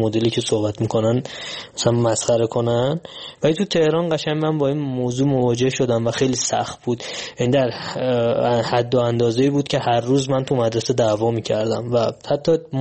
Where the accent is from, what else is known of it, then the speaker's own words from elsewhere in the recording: Iran; accent: Kurdish; Persian is a second language; من که کلن فارسی بلد نبودم و همون یه ذره فارسی هم که بلد بودم ترکیب بود با یک عالم لهجه کردی غلیظ